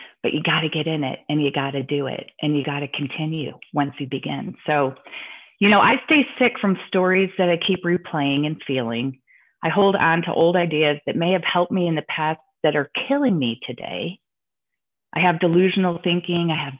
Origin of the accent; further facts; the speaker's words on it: Chicago, Illinois, United States; I grew up in Chicago. We have the Hostess land.